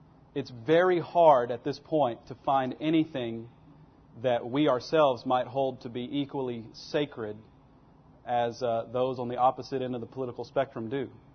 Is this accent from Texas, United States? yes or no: yes; Texas, United States; I'm from Texas, so. Did you know Texas was a country one time?